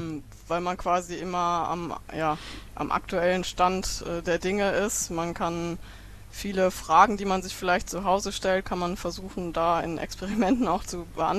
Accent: Paderborn, North Rhine-Westphalia, Germany; Ich komme aus Nordrhein-Westfalen, Paderborn.

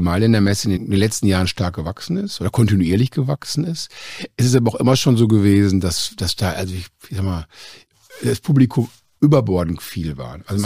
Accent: Germany; dass wir natürlich hier in Deutschland für uns als Deutscher eine Riesenchance haben

